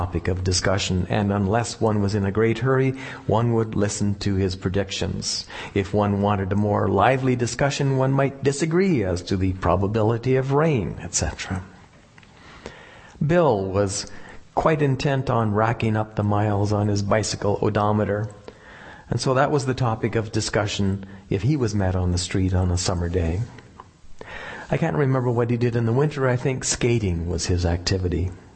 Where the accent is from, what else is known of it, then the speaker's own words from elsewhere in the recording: Ontario, Canada; When I was growing up in my hometown in Northern Ontario